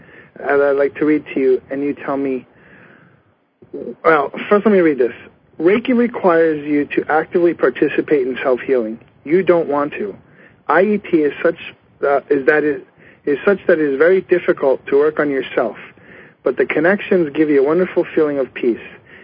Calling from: Long Island, New York, United States; from Long Island, New York.

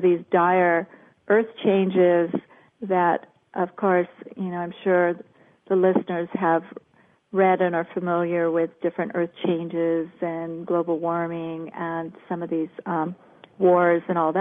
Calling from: Ojai, California, United States; Actually, from Ojai, California today.

